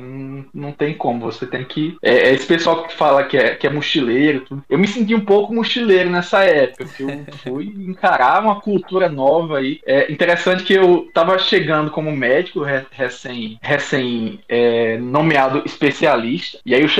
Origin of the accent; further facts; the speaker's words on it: Rio Grande do Norte, Brazil; Eu sou Potiguar, né? Porque quem nasce no Rio Grande do Norte é chamado Potiguar.